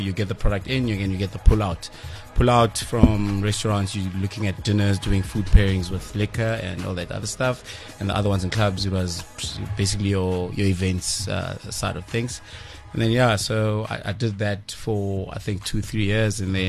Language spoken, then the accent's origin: English; Mpumalanga, South Africa; I came from Mpumalanga, so moving up here, you know, after second, third year, my mom and my dad separated, and my mom moved. We used to stay in the Lani area of town in Bekin and Mpumalanga